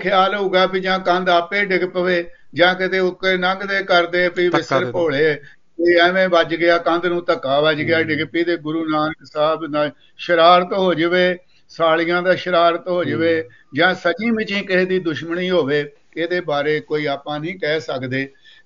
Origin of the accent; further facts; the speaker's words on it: Punjab, India; born there; ਮੇਰਾ ਜਨਮ ਵੀ ਉੱਥੋਂ ਦਾ ਹੀ ਆ, ਮੇਰੇ ਨਾਨਕੇ ਆ